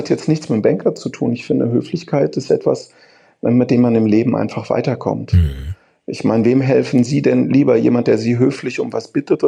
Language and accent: German; Frankfurt, Hesse, Germany; also born or lived in Heidelberg; Ich bin in Heidelberg zwar geboren, aber sofort nach Frankfurt Wir haben in Frankfurt gewohnt.